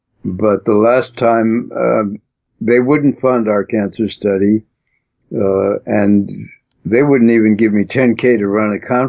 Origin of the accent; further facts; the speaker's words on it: Brooklyn, New York, United States; You know, I come from Brooklyn, so.